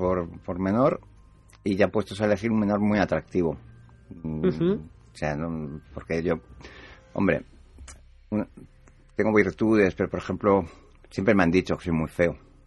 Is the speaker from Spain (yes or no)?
yes; Spain; que a mí me orgullece como español